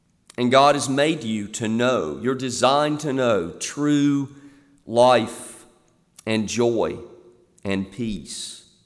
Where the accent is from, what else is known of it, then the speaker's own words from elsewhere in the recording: Florence, South Carolina, United States; I grew up in Florence, South Carolina, which is only superseded by Columbia in its infernal hotness during the summer months.